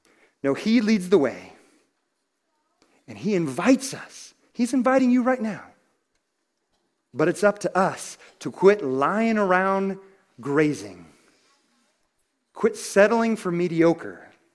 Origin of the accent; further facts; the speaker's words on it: Wyoming, United States; And we're from Wyoming.